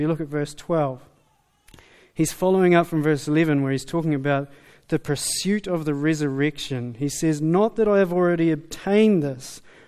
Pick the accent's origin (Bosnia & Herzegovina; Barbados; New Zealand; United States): New Zealand; Our tall poppy syndrome, maybe because we're Kiwi strikes, but we say, wow, how could a person say something like this?